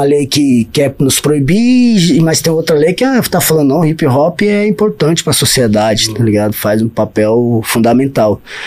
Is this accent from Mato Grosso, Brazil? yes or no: yes; Barão de Melgaço, Mato Grosso, Brazil; E eu venho do Barão do Melgaço, né, cara? Venho aí da... Vem da beira do rio também.